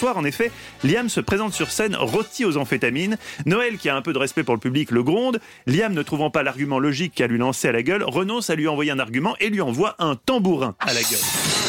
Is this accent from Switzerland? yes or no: no; France; chez nous en France